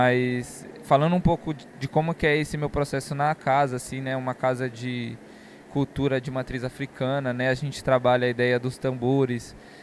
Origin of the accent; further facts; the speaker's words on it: São Paulo, Brazil; Eu sou de São Paulo e eu faço parte da Casa de Cultura Tainã.